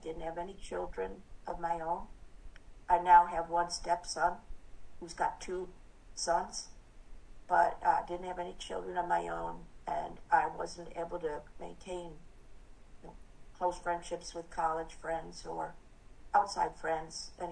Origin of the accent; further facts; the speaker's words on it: Syracuse, New York, United States; because I was … from Syracuse, New York.